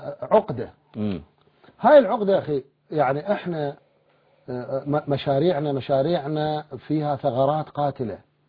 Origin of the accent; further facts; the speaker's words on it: Iraq; احنا مطلعنا من العراق ورحنا الى بعض البلدان